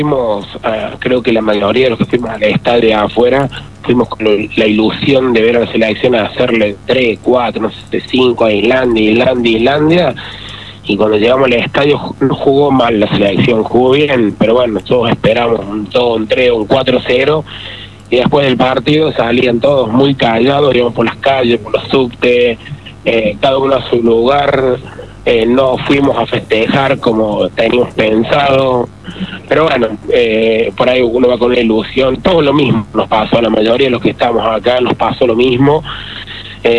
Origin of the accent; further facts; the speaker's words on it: Argentina; más que nunca somos argentinos acá